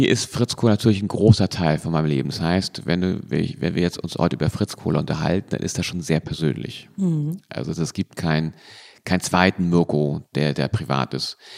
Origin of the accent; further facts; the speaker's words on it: Wandsbek, Hamburg, Germany; Ich bin geboren in Wandsbek und habe in verschiedenen Orten in Wandsbek auch gelebt. Ein Teil meiner Kindheit, frühen Kindheit und auch ja, lange einfach da Mittelpunkt gewesen. Dann rüber nach Niendorf, runter nach Wilhelmsburg